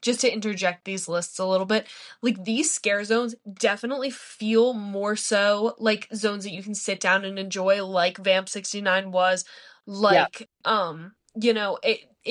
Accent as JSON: {"language": "English", "region": "New Jersey", "country": "United States", "said": "As has been made many a point on this podcast, I am from Jersey"}